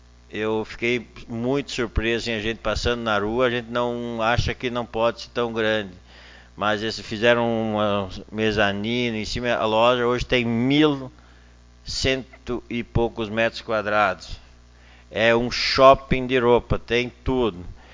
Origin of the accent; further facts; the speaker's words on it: Arroio do Meio, Rio Grande do Sul, Brazil; nós somos de Arroio do Meio.